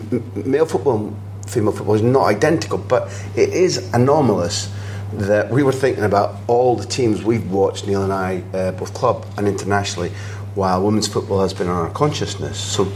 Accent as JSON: {"language": "English", "region": "Scotland", "country": "United Kingdom", "said": "And sadly, as a Scot, I have to admit that you got the better of Fiorentina"}